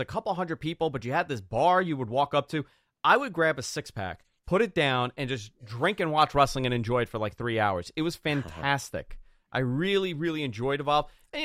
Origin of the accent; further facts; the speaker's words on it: New York, United States; For me, being a New Yorker and being in the Northeast